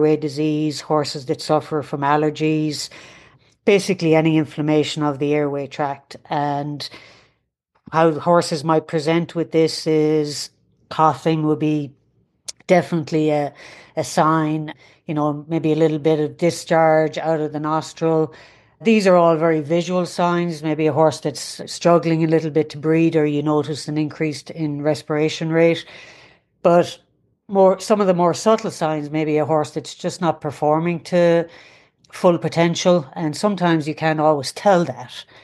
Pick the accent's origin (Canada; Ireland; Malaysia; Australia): Ireland; now in United States; Well, you probably can tell by my accent, I'm not a native Kentuckian. I grew up in Ireland and came over here first, I believe, in 1996.